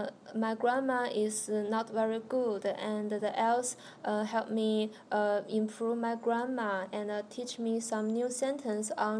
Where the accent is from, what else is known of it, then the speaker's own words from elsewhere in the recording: China; English is a second language; I come from China. I come here to study